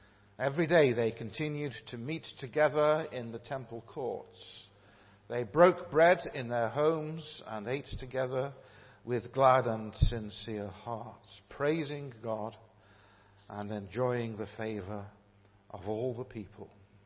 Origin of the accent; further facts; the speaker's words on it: Manchester, North West England, United Kingdom; now in Winsford, United Kingdom; Cheshire, which is where I now live, in a place called Winsford, I was in striking distance of my hometown, which is Manchester.